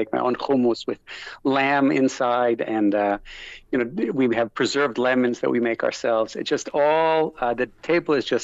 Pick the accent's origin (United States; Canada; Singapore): Canada; I'm Canadian